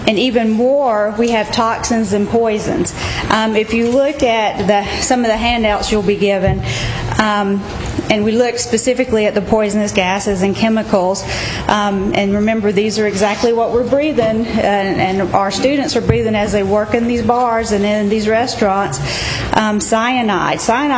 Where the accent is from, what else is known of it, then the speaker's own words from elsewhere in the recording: North Augusta, South Carolina, United States; And I'm from North Augusta, and I believe North Augusta can do it too.